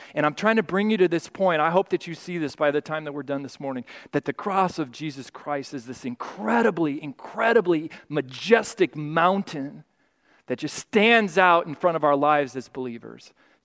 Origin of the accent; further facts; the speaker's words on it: California, United States; also born or lived in Colorado; Actually, I was born in Colorado, grew up in California.